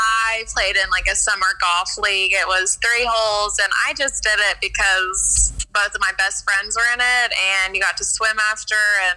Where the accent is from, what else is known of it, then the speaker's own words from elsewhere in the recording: Texas, United States; So I'm being from Texas. There's a lot of great schools in Texas, but my dad went to Texas A&M.